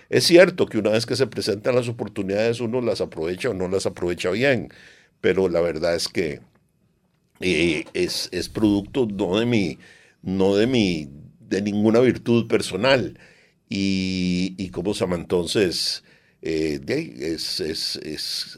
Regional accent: Costa Rica; si mi abuelo se quedó en Costa Rica y yo nací en Costa Rica?

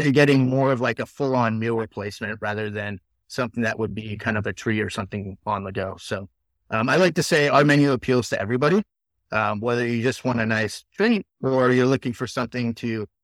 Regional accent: Hawaii, United States; Leaning back on my experience growing up in Hawaii with those flavors, with most of the products that we use actually growing in my yard.

